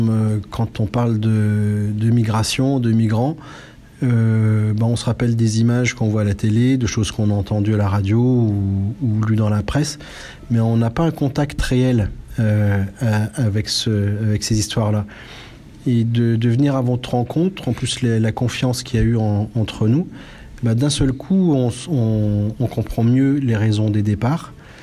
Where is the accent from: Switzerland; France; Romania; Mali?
France; Saint-Étienne, Auvergne-Rhône-Alpes; born there; moi je suis né en France, à Saint-Étienne, mais mon grand-père était polonais. Voilà, mon grand-père et ma grand-mère paternelle étaient polonais.